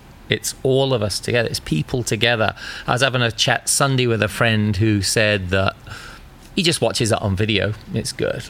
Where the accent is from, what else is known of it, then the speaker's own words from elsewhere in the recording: England, United Kingdom; also born or lived in Australia; now in United States; So I grew up in England, moved to Australia for 5 years, and then came to America in the 90s.